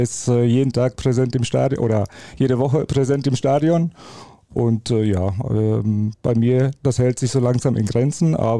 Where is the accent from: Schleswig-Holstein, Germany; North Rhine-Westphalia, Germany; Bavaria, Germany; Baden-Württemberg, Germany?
North Rhine-Westphalia, Germany; Paderborn; die Nähe zu meiner Heimat Paderborn war mir auch sehr wichtig damals und meine Frau kam auch aus Paderborn und so mein ganzer Lebensmittelpunkt war noch dort